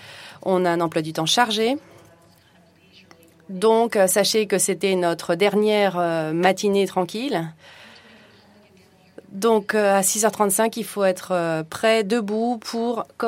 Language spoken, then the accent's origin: French; France; je suis français